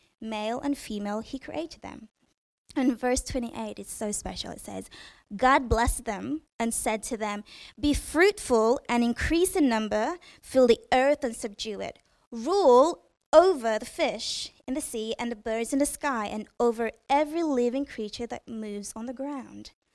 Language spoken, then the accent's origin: English; London, United Kingdom; also born or lived in Kent; So growing up in London, we had to live in Kent for like 6 months and then move back to London.